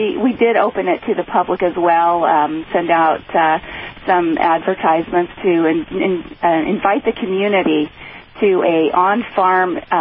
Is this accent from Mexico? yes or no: no; Las Vegas, Nevada, United States; also born or lived in Utah; We are from the Las Vegas area and Utah originally.